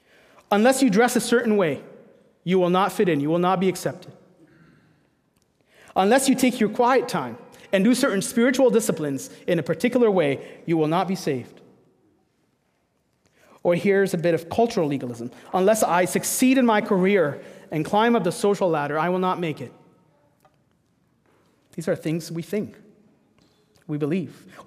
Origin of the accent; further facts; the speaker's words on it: Egypt; I grew up playing soccer in Egypt